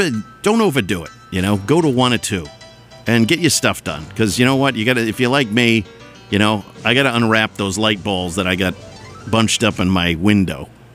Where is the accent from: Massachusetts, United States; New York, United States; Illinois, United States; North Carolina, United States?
Massachusetts, United States; Tewksbury; I grew up in Tewksbury, and when I say I grew up, I kind of just got older. I went to high school there, though.